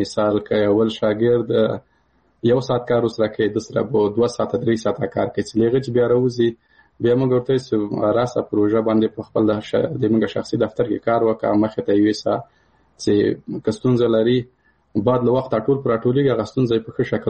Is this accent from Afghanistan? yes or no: yes; Paktia, Afghanistan; زه د کابل د پکتیا یم